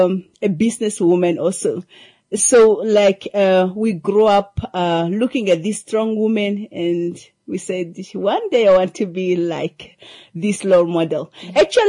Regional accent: Olwani, Siaya County, Kenya; I hail from Olwani village. It's just in Ukwambi.

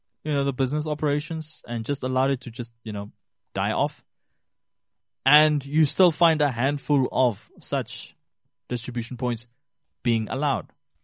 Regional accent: Rehoboth, Hardap, Namibia; I grew up in Rehoboth.

